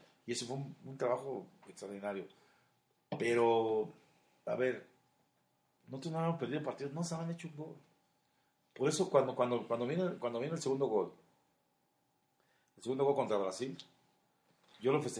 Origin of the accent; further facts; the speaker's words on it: Mexico; Que somos mexicanos, que no podíamos.